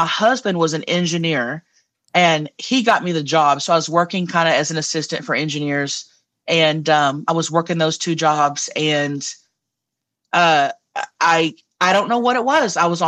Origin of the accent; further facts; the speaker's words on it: Oklahoma, United States; I grew up in Oklahoma in a rundown trailer house, literally.